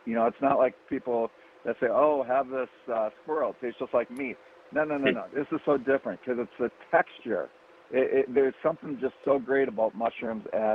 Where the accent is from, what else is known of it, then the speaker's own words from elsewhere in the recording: Wisconsin, United States; when I grew up in Wisconsin, that's all I did was eat, you know, meat, potatoes, I mean, everything that we ate in Wisconsin.